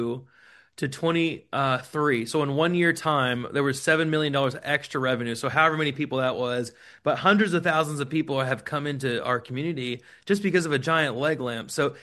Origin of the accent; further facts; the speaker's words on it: Chickasha, Oklahoma, United States; I'm from Chickasha. And my family's been established here for a long time.